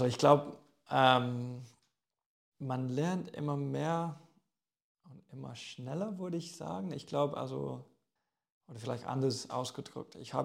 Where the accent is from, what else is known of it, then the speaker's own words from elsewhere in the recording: England, United Kingdom; German is a second language; Naja, als Engländer gibt es nur eine Antwort.